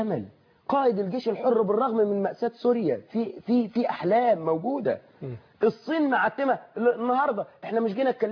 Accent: Egypt; في فترة من الفترات عندنا في مصر كانت قريبة

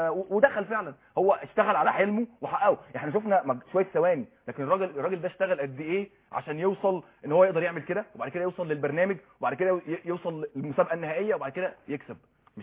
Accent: Egypt; مش بس كده، عندنا في مصر ابطال اولمبيين

